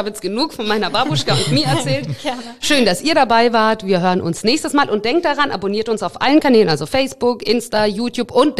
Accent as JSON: {"language": "German", "country": "Russia", "tie": "born or raised there", "said": "Ich bin ja auch noch sozusagen auf dem Land aufgewachsen. Ich komme aus Russland"}